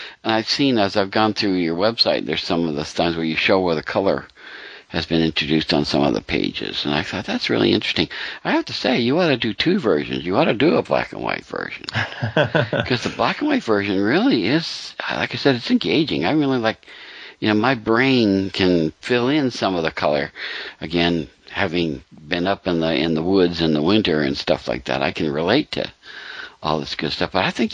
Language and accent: English; Pennsylvania, United States; remind me a lot of where I grew up in Pennsylvania.